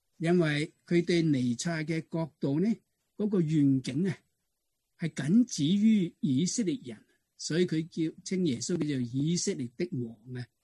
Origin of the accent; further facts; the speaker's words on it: China; 用我们中国人的话来讲呢， 家人团聚一起，那种的快乐叫做天门之乐。